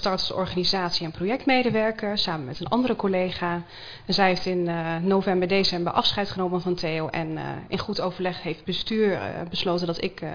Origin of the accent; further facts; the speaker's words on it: Vriezenveen, Overijssel, Netherlands; Ik kom uit Friezeveen, ik ben 28 jaar